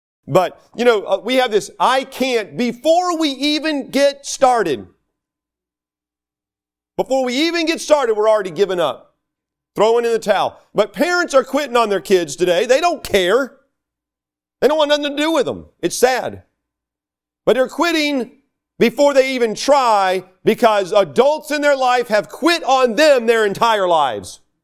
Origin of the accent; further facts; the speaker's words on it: North Carolina, United States; Can't, never, could. That's North Carolina right there. That can fall back into my accent.